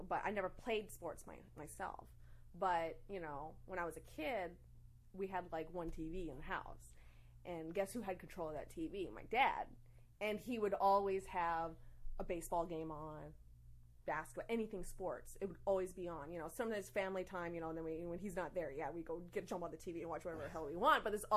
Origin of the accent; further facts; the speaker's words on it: Wisconsin, United States; We're from Wisconsin